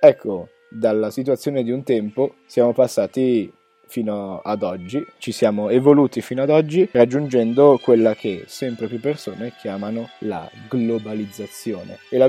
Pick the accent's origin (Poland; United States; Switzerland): Switzerland; Ticino; siamo ticinesi, possiamo essere italiani, portoghesi, francesi, spagnoli, e comunque facciamo parte della Svizzera